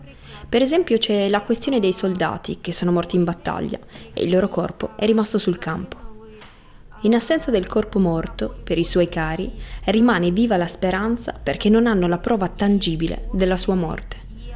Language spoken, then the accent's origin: Italian; Kyiv, Ukraine; Italian is a second language; moved away as an adult; Sono di Kiev. Ho resistito circa un mese dall'inizio della guerra, poi non ce l'ho più fatta e ho preso i bambini e me ne sono andata via.